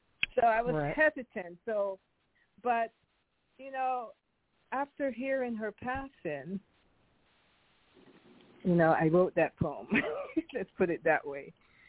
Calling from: Elk Grove, California, United States; I'm calling from Elk Grove, California, near Sacramento.

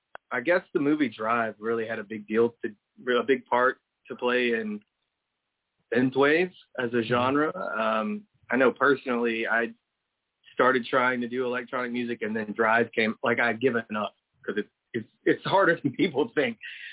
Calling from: Longview, Texas, United States; I'm home in Longview, Texas.

